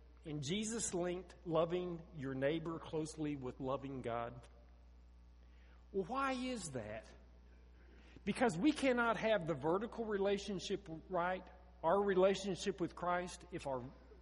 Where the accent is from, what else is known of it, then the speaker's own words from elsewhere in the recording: Oklahoma, United States; I grew up in the South, folks. You say, well, you grew up in Oklahoma.